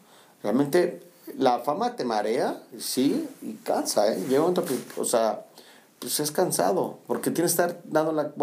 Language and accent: Spanish; Mexico City, Mexico; now in Monterrey, Mexico; me imaginé terminar viviendo aquí en Monterrey. Me encantaba, pero nunca, como que nunca lo visualicé, nunca lo vi. Más, jamás me imaginé viviendo fuera de otra ciudad que no fuera la Ciudad de México.